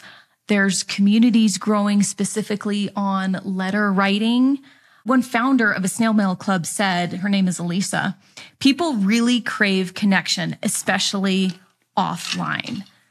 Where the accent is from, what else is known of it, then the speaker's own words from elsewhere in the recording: Nevada, United States; so I grew up in Nevada, and we had pen pals in Atlanta, Georgia.